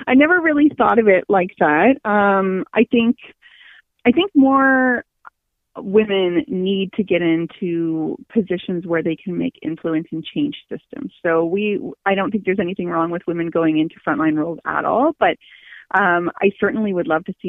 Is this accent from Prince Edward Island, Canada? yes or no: no; Cobourg, Ontario, Canada; moved away; I grew up in Cobourg, so all my family's here. When I moved to the Yukon